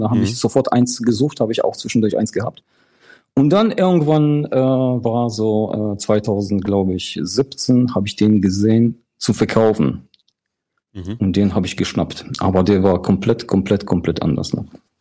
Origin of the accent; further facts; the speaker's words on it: Poland; German is a second language; moved away; ich komme aus Polen und 2002. In Deutsch habe ich von King of Queens gelernt.